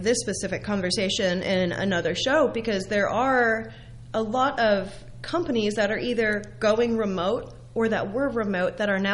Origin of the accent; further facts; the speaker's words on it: New Jersey, United States; accent: New Jersey; also born or lived in Oklahoma; apparently my New Jersey accent is thick and in full swing, but I don't know if everyone around here in Jersey would agree with that.